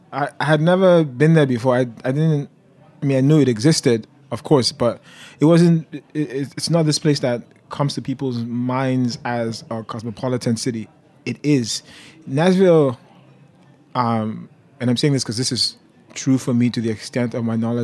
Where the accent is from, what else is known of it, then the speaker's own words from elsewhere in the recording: Nigeria; I'm a Nigerian. I'm an immigrant.